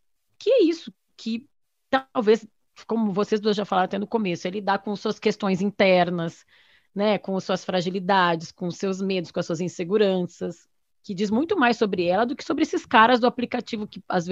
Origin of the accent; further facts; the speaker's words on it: Rio Grande do Sul, Brazil; Olha, eu sou gaúcha e lá a gente tem um ditado